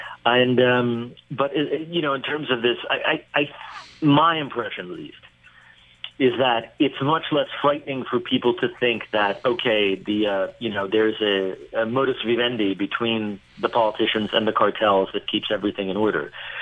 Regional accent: United States; the default position of my home country, the United States

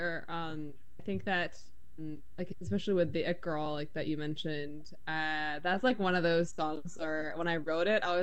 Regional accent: New York City, New York, United States; I grew up in New York City. You know, on my dad's side, I'm of Mexican and Akhenaten descent, and then on my mom's side, I'm Japanese and Taiwanese. And then I grew up in a big city

